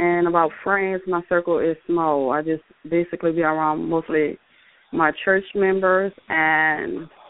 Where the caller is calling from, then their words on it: New Orleans, Louisiana, United States; calling from New Orleans, Louisiana.